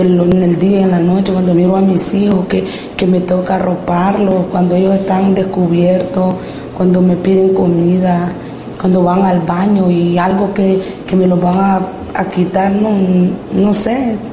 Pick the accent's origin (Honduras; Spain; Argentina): Honduras; ya que yo los vengo cubriendo de Honduras, del peligro